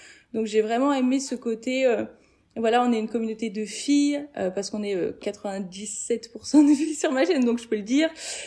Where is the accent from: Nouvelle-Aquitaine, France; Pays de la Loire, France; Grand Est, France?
Grand Est, France; Troyes; born there; Alors, je suis née à Troyes et je suis allée faire mes études à Paris à 18 ans.